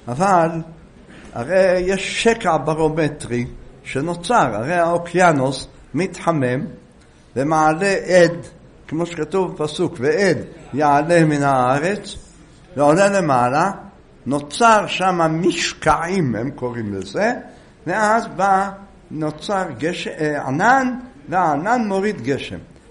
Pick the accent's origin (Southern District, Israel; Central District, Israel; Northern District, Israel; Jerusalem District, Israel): Jerusalem District, Israel; Jerusalem; אנחנו ירושלמים